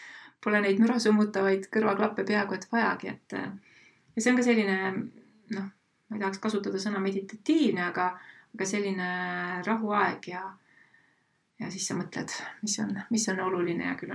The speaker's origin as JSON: {"language": "Estonian", "town": "Viljandi", "region": "Viljandi County", "country": "Estonia", "tie": "born or raised there", "said": "Viljandist pärit ja just nimelt mööda seda jõge seal plätudega või paljajalu tatsates olid need ajad ka, kus nagu mulle väga meeldis olla"}